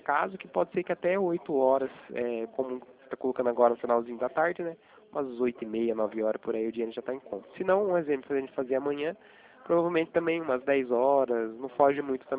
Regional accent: Itatiba, São Paulo, Brazil; eu sou daqui de Itatiba, né?

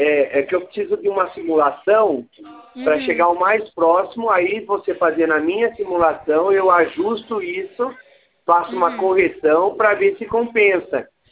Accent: Rio Claro, São Paulo, Brazil; Eu sou de Rio Claro, São Paulo.

